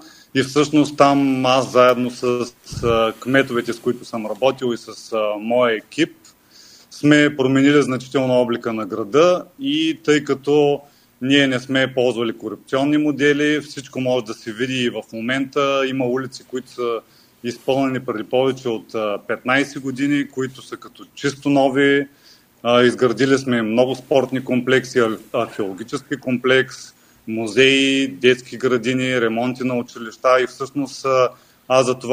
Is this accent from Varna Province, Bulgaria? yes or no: yes; Varna, Varna Province, Bulgaria; born there; Роден съм във Варна